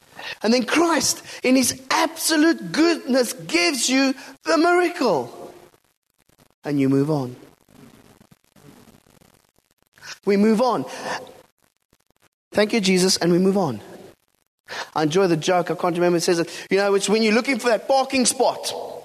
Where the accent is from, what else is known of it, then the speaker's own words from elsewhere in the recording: Cape Town, Western Cape, South Africa; I come from Cape Town.